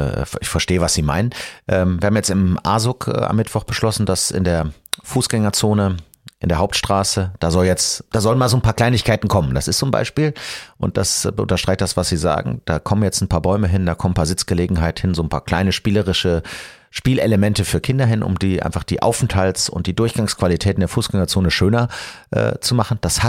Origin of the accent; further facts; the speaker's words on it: Oberdollendorf, North Rhine-Westphalia, Germany; Ich komme selber aus Oberdollendorf, es gibt keinen schöneren Ort, wo man leben kann mit seiner Familie. Es ist dicht an Bonn, es ist dicht am Rhein